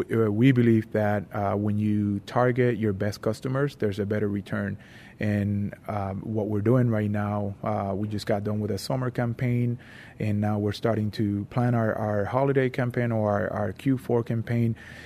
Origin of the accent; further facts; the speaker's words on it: Puerto Rico; I grew up in Puerto Rico